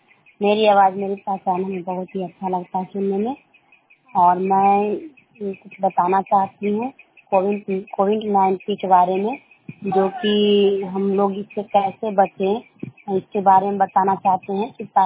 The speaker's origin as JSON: {"language": "Hindi", "town": "Cheron", "region": "Bihar", "country": "India", "said": "मैं हरनौत ब्लॉक जिला नालंदा गांव चेरों के रहने वाली हूँ"}